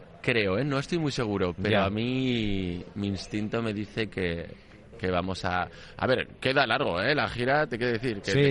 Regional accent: Zaragoza, Aragon, Spain; Pues mira, yo soy de Zaragoza.

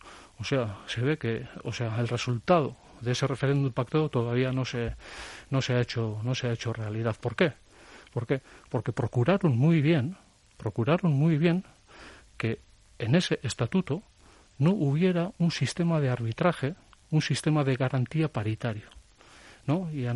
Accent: Basque Country, Spain; como ciudadanos vascos y vascas

